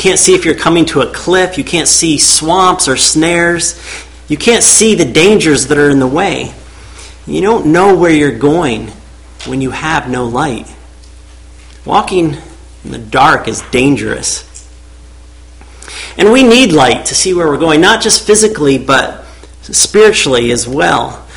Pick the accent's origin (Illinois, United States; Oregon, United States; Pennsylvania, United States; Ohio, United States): Pennsylvania, United States; I grew up in Pennsylvania and we lived out in the country where it was just great when there was a moonlit night